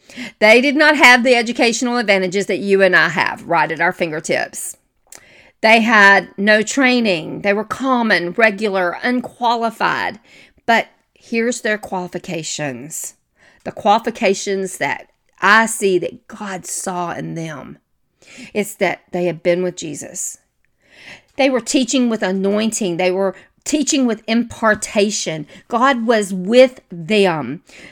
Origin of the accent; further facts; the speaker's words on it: the South, United States; My voice is quirky, for heaven's sake. I'm from the South.